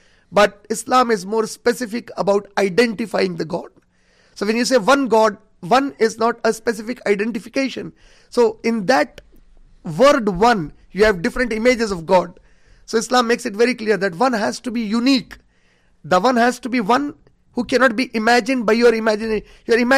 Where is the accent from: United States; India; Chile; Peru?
India; Yeah, I tell them, you know, I'm from India and I'm visiting here.